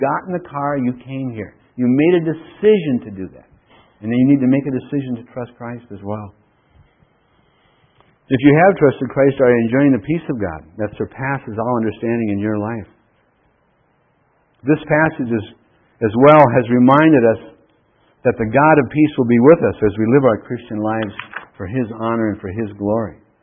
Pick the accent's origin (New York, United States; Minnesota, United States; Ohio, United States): Minnesota, United States; Duluth; Sometimes in the fall and winter, and when I was raised in Duluth, it's dark up there for weeks. Overcast. Kind of depressing.